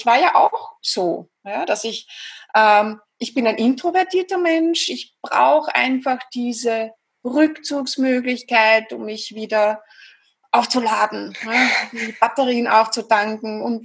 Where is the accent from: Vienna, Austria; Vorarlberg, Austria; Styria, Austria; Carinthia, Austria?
Vienna, Austria; accent: Viennese; wie du schon sagtest, ich komme aus Österreich, aus Wien. Ich glaube, man hört es auch ganz gut raus, ein bisschen an der Stimmfärbung, an der typisch österreichisch-wienerischen.